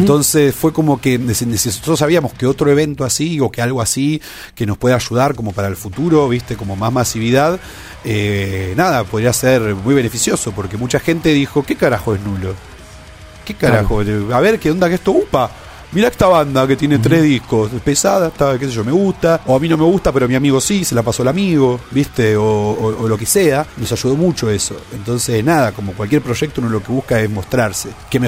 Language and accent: Spanish; Argentina; somos argentinos